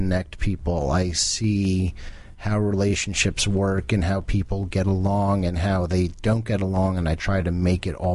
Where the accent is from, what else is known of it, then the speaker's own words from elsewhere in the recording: Scotch Plains, New Jersey, United States; Scotch Plains, New Jersey.